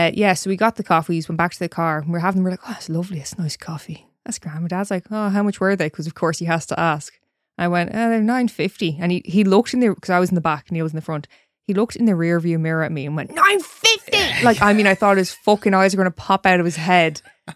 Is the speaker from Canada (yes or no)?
no; Ireland; Now, I'm from Ireland. I'm used to fucking the back roads and the fucking tight corners and the what have you.